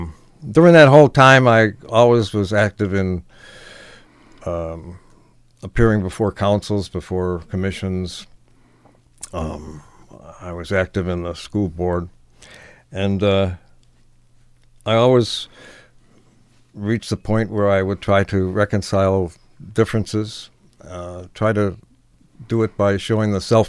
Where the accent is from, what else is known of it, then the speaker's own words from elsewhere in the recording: Buffalo, New York, United States; I was born in Buffalo, New York. At that time, it was the seventh largest city in the United States. And I grew up there and went to grammar school and high school there.